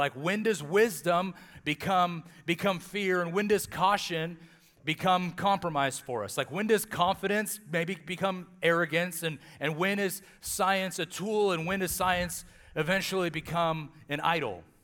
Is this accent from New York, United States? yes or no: no; Atwater, California, United States; And I came from Atwater, and Atwater's a lot like Hanford, where you know, it's kind of in that Bible Belt of California